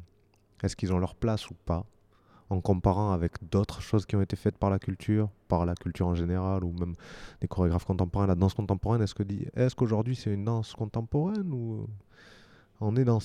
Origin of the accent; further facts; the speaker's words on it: Talence, Nouvelle-Aquitaine, France; Mais non, je suis né à Talence, à côté de Bordeaux. Je suis un Bordelais. J'ai jamais voulu partir de ma région.